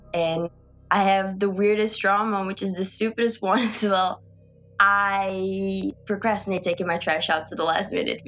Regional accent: Brazil; I'm from Brazil and I'm in this country alone.

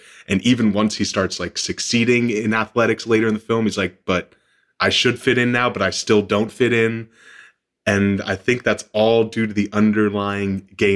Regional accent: the South, United States; Growing up in the South, you've got this like, it's like you said, it's a mama's boy, right?

